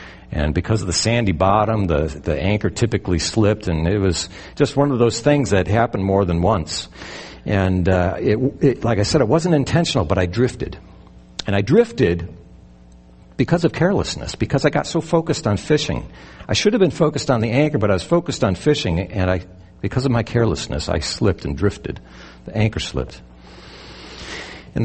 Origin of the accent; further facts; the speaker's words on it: Great Lakes, United States; You know, I grew up in the Great Lakes. My family had a house on the water, and my parents had a boat